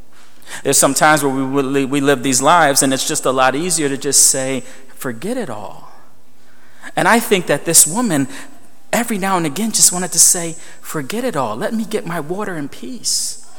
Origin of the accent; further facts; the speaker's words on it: Elmira, New York, United States; also born or lived in Pennsylvania / Florida; When I was a kid, we moved around quite a bit. We moved from Elmira to Pennsylvania to Florida, back to Elmira, back to Pennsylvania.